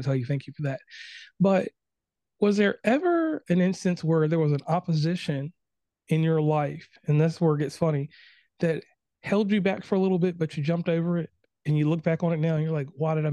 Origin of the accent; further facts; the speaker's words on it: Lynchburg, Virginia, United States; I'm born Christian. I am from Lynchburg, Virginia. So my pastor was Jerry Falwell.